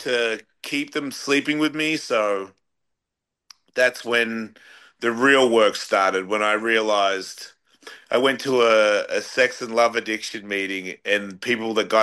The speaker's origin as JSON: {"language": "English", "country": "Australia", "said": "I'm from Australia"}